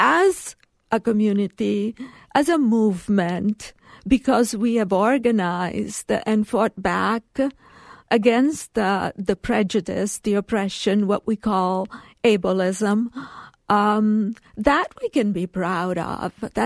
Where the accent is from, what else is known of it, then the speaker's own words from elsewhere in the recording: Sicily, Italy; moved away; I very much identify. I am an immigrant because I came from Sicily. My family, you know, were working class